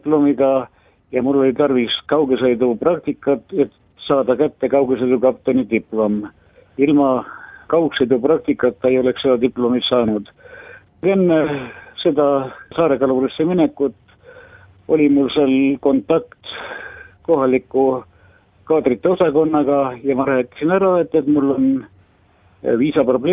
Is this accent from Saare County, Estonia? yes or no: no; Tallinn, Harju County, Estonia; sõitsin koju, mu kodukoht oli ju Tallinnas